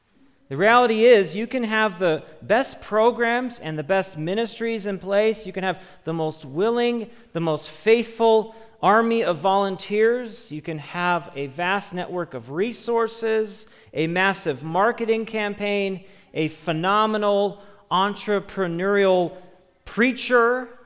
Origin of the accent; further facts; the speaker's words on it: Chicago, Illinois, United States; Growing up in the Chicago area, my family and I were very much at the heart of the church growth movement.